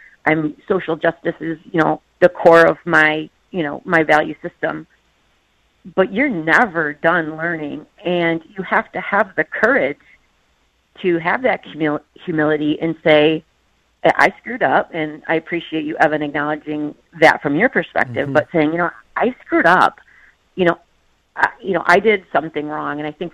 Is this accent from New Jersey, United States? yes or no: no; Fairport, New York, United States; I was raised in Fairport, and I went to private school